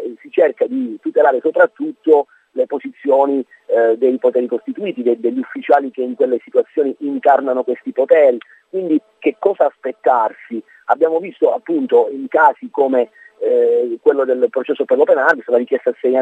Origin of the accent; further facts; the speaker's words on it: Calabria, Italy; io da una calabrese